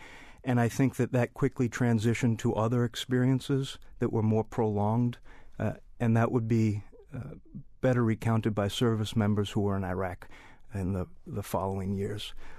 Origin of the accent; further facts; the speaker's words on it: United States; Well, the right words are hard because I'm an American, he's an Iraqi, and our worlds are very different.